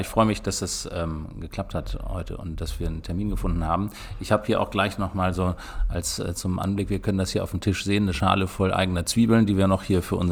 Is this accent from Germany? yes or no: yes; Gehrden, Lower Saxony, Germany; Das ist meine Heimat. Ich bin in Gerden geboren und bin hier groß geworden mit meinen Geschwistern.